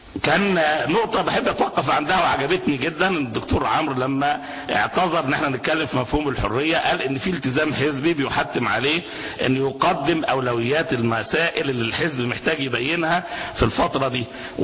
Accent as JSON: {"language": "Arabic", "country": "Egypt", "said": "عندنا في مصر في ممارسات ان الليبراليين حكموا مصر"}